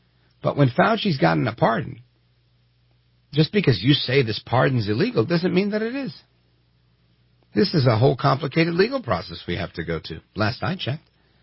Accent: New Jersey, United States; I'm from Jersey, and everybody always talks about when Chris Christie embraced Obama.

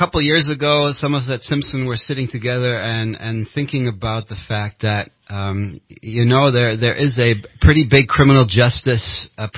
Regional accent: Germany; I grew up in Germany. I'm a child of Christian missionaries that lived and worked in Germany for 28 years.

